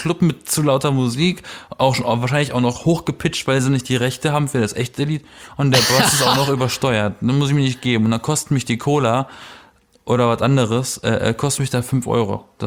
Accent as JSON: {"language": "German", "region": "Berlin", "country": "Germany", "said": "ich komme aus Berlin."}